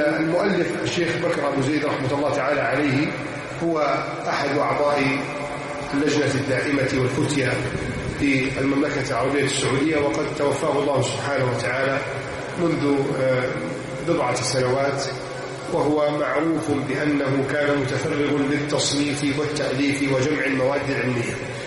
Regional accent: Egypt

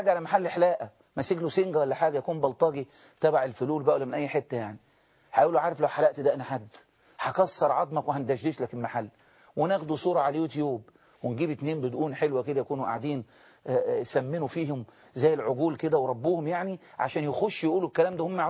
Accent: Egypt; احنا مصريين مع بعض

